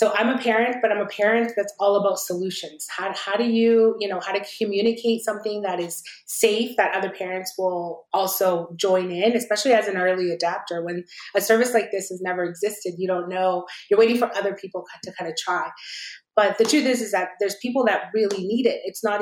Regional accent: Edmonton, Alberta, Canada; also born or lived in El Salvador; So I'm originally from El Salvador. That's in Central America, the smallest country. And I came to Canada as a child refugee when I was only 7 years old. So I grew up in Edmonton

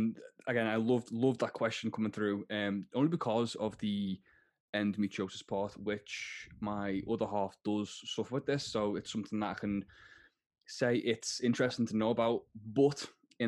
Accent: Liverpool, North West England, United Kingdom; I'm from Liverpool. I'm not sure if you can tell from the tidied up accent. Yeah, don't worry. So I'm from Liverpool

